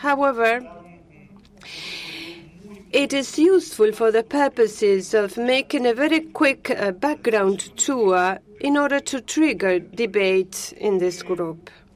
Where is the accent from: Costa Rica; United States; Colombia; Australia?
Costa Rica; I was born in Costa Rica, so I know what Costa Rica is like.